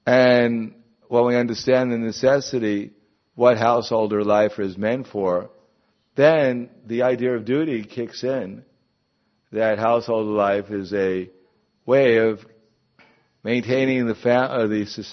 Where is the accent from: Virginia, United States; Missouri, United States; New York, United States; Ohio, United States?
New York, United States; Brooklyn; I remember when I grew up in Brooklyn, which nowadays doesn't exactly look like when I grew up.